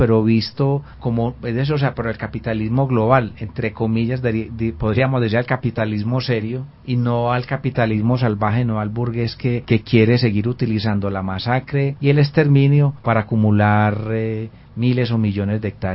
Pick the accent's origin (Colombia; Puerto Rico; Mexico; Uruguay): Colombia; los principales responsables de lo que ocurre en Colombia somos los colombianos.